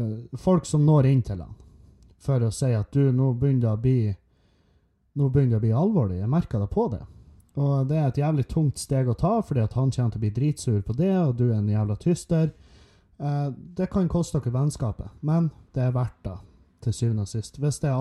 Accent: Meløy, Nordland, Norway; Det mange av revyfolkene i Meløy, for eksempel, der jeg kommer ifra

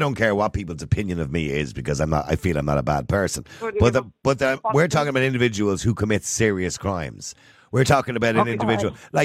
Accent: Edenmore, Leinster, Ireland; I told you before, I was raised in Edenmore. Edenmore was a council estate.

